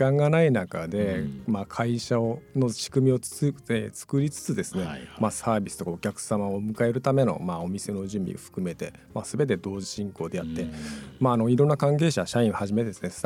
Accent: Kawaminami, Miyazaki, Japan; あの宮崎県の山間部ですね。

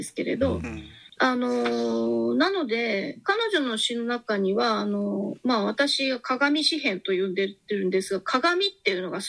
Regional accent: Kitakyushu, Fukuoka, Japan; born there; 北九州で生まれた私に理解できるのかみたいな

